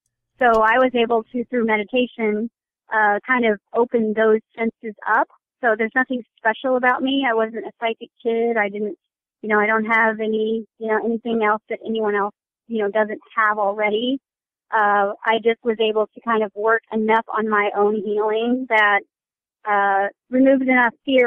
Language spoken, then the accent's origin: English; Los Angeles, California, United States; now in Kansas City, United States